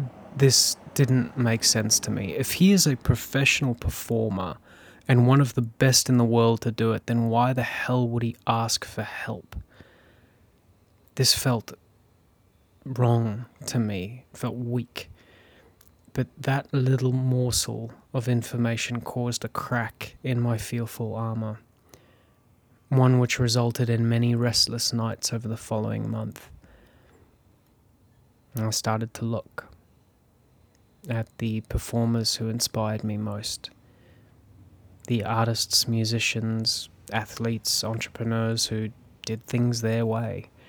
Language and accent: English; South Africa; You see, I was born in South Africa, and being a South African, one thing is guaranteed.